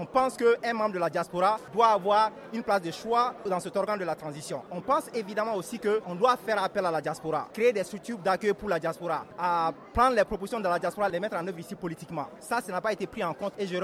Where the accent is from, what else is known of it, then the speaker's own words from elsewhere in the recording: Mali; On est tous des Maliens. On est nés ici